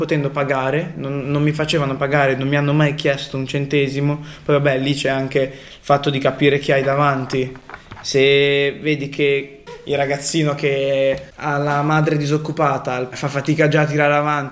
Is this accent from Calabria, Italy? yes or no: no; Milan, Lombardy, Italy; born there; sono di origine egiziana, sono nato qua a Milano.